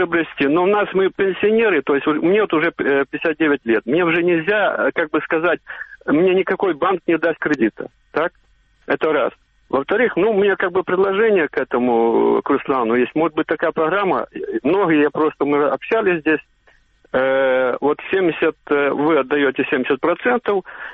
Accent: Kharkiv, Kharkiv Oblast, Ukraine; я с Харькова. Сейчас переселенец, 6 лет живем у Харькова в модульном городке.

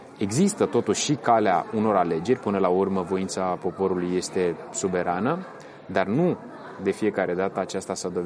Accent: Romania; Noi ne bucurăm, ca și români, că prima vizită a noului premier al Republicii Moldova o face în România

